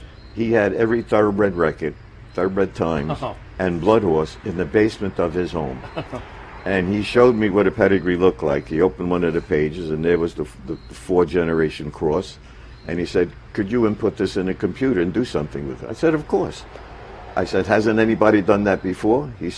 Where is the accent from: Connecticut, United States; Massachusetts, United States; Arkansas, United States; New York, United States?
New York, United States; Coney Island; as a young person growing up in Coney Island and during the war, I first saw horses that came through the streets.